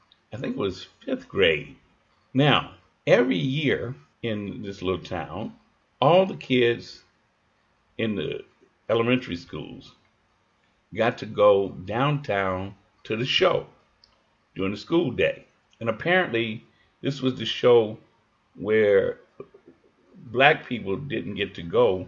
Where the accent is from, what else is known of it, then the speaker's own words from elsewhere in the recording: Chicago, Illinois, United States; I was born and raised in Chicago. My mother was born and raised in a southern town in Kentucky.